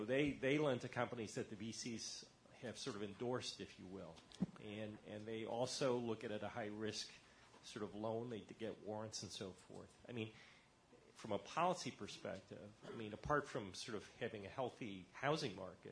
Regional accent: Boston, Massachusetts, United States; I'm from the Boston area

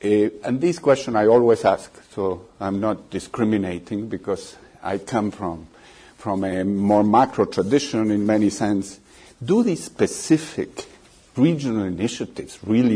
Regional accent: Chile; now in United States; I speak as a Latin American also, not only being in Brookings and knowing the U.S. a bit, but I'm from Chile

